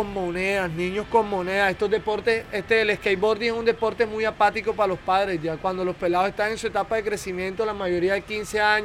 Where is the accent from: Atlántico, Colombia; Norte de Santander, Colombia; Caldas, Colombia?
Atlántico, Colombia; Barranquilla; Que si se nota que soy barranquillero.